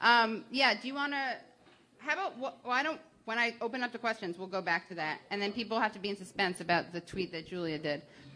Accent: New York, United States; I grew up on the Upper West Side, and he lived beneath my parents, and not socioeconomically, just physically beneath my parents.

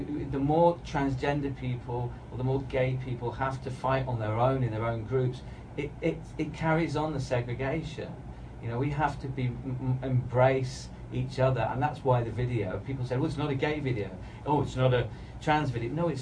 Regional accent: England, United Kingdom; You know, I'm from England, I love England, and London's amazing.

